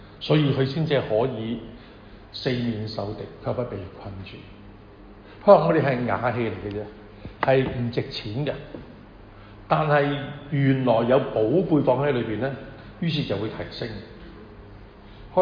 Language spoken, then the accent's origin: Chinese; Hong Kong